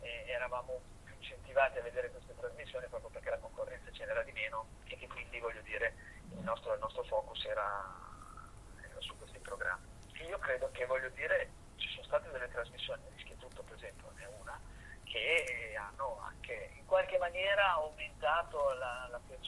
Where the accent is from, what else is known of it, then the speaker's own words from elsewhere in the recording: Milan, Lombardy, Italy; also born or lived in Como; Io sono solo nato a Como, ma dopo pochi anni, perché c'era la guerra, i bombardamenti a Milano, io sono nato nel 43